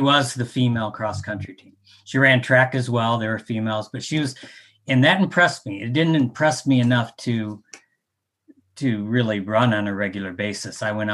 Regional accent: Michigan, United States; I'm not a heat person. I'm from Michigan.

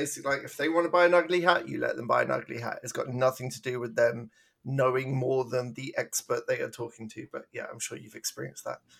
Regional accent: England, United Kingdom; I'm from England.

